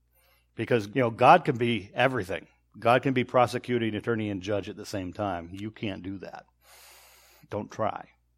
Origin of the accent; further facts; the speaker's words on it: Michigan, United States; I'm half Canadian. I grew up in Michigan, so I can claim these guys.